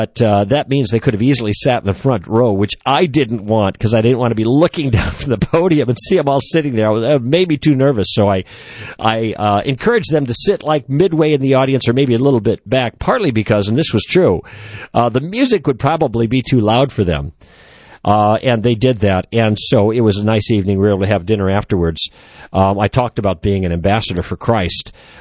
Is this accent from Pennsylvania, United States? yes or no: no; Chicago, Illinois, United States; Because I was in Chicago, I'm from Chicago, so there's a sense in which that was a little bit of a trip into my past.